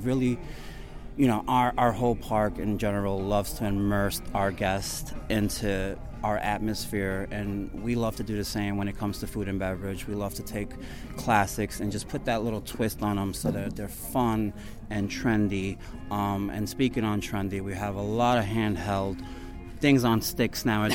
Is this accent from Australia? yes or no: no; New York, United States; there's a ribbon cake also that takes me back to my childhood because I'm from New York.